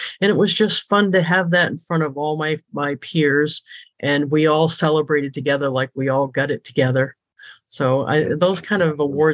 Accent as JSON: {"language": "English", "region": "New England", "country": "United States", "said": "I'm from New England, so we say wicked instead of very, by the way."}